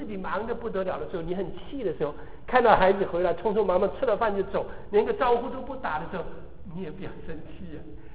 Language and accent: Chinese; China; 他要是娶了老婆啊，那他真是照我们中国人讲，爹娘他不认了